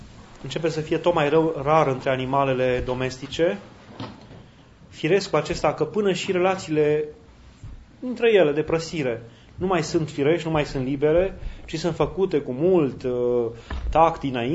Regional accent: Romania; și acum mă doare sufletul așa și pe noi ca români

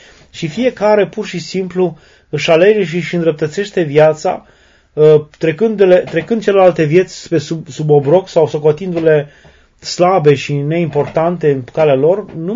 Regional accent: Oltenia, Romania; noi suntem olteni

